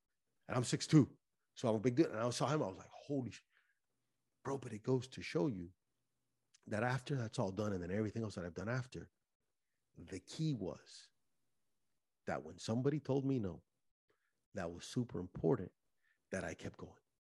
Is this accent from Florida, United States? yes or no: yes; Miami, Florida, United States; Listen, I'm Cuban from Miami.